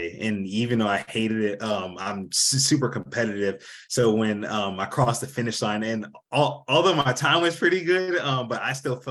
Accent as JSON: {"language": "English", "town": "Woodbridge", "region": "Virginia", "country": "United States", "said": "So I'm from the Northern Virginia area, Woodbridge, Virginia, right outside of DC."}